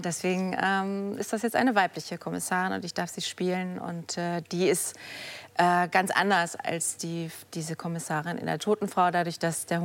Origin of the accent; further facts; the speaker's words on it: Wiesbaden, Hesse, Germany; am Theater in Wiesbaden, dort, wo ich herkomme, aus der Nähe.